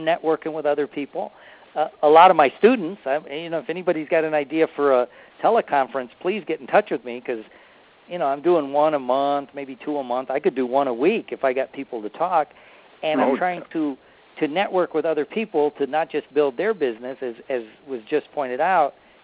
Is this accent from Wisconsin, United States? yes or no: no; Florida, United States; I'm from Florida. What the heck am I doing in Buffalo, New York, right?